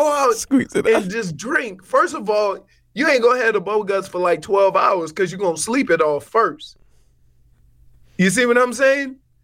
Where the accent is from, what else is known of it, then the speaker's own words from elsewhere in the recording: New Orleans, Louisiana, United States; I don't look. I'm from New Orleans.